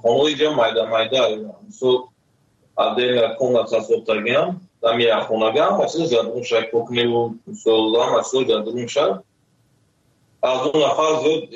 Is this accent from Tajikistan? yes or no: yes; Tajikistan; moved away; سال 2015 از تاجیکستان آمدم.